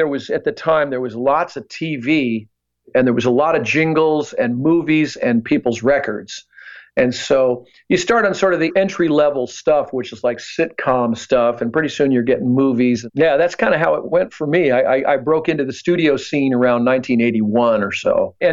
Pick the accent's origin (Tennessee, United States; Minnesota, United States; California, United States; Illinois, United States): California, United States; Pasadena; I'm from Pasadena.